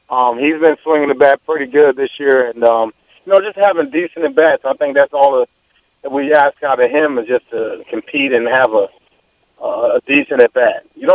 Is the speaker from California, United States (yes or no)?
no; Fort Myers, Florida, United States; Well, you know, I'm from Fort Myers, hometown guy.